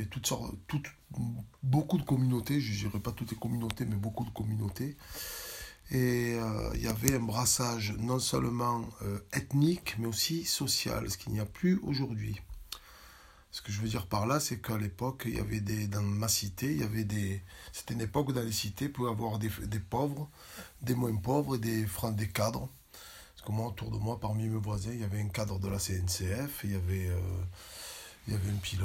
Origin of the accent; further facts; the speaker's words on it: Marseille, Provence-Alpes-Côte d'Azur, France; Alors, je suis né en 1966 à Marseille, dans un des quartiers les plus populaires de Marseille, qui s'appelle la Belle de Mai. Donc, j'y ai grandi jusqu'à l'âge de 9 ans. Puis, je suis allé dans une banlieue qui s'appelle La Marie